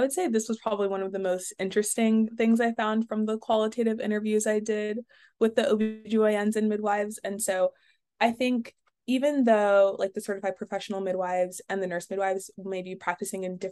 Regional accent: New Jersey, United States; Yeah, so I'm from New Jersey

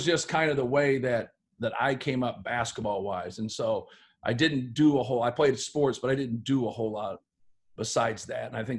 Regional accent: Indiana, United States; Like, when I was growing up, like Indiana had, you know, Tracy, what was Tracy's guy? I'm from Homestead that went to IU

